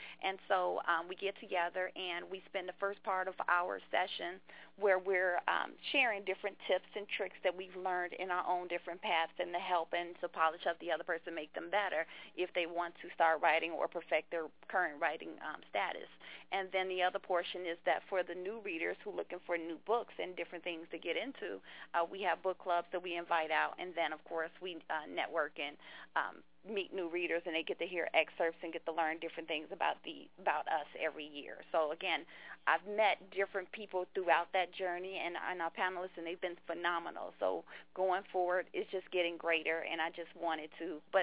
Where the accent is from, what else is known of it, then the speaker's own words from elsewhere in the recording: Chicago, Illinois, United States; And initially, when I would tell people I was from Chicago, the whole consensus was there's nothing good in Chicago, coming from Chicago, at least that in that area.